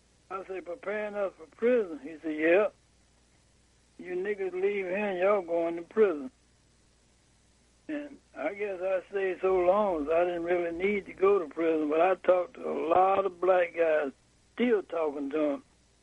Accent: Dade City, Florida, United States; County, a place called Dade City. And it's a little small town. And I only was a couple of guys from my hometown.

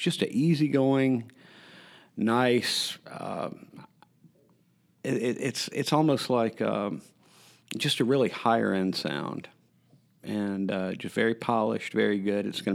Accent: New Albany, United States; I grew up in New Albany

